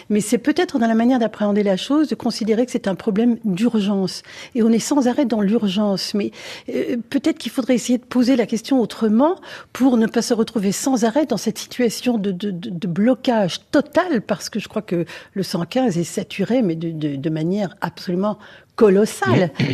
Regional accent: Paris, Île-de-France, France; En tant que Parisien, on le voit tout le temps.

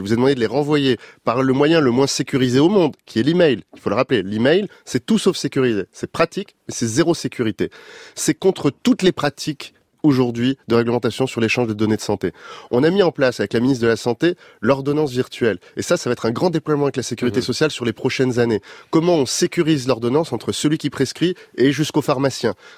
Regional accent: Paris, Île-de-France, France; Je suis né et j'ai grandi à Paris

